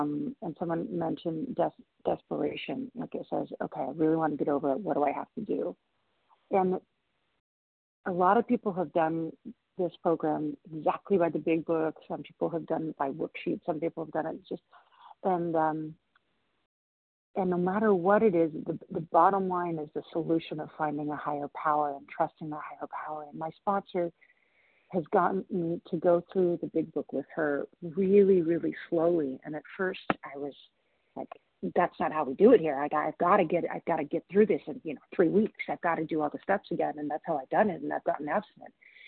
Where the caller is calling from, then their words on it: Washington, United States; I'm calling from Washington State.